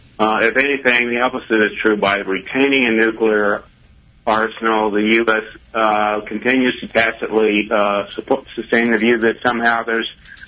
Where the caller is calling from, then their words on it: Overland Park, Kansas, United States; calling from Overland Park.